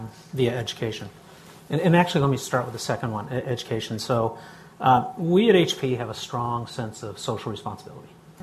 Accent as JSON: {"language": "English", "region": "Idaho", "country": "United States", "said": "and I hate to say this because I'm from Idaho"}